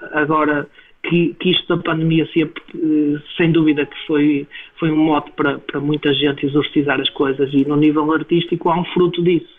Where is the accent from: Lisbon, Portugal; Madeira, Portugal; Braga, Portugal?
Braga, Portugal; Barcelos; Barcelos, precisamente a minha terra natal, embora este disco fale de Braga, mas é tudo ao pé, não é?